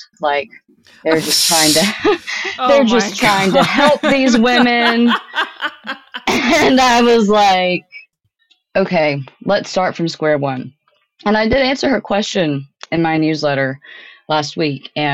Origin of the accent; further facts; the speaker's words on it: Tennessee, United States; My home state of Tennessee